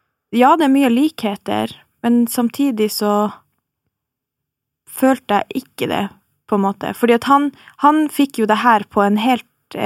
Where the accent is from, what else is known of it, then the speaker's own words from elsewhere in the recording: Finnmark, Norway; Men nei, jeg er fra Finnmark.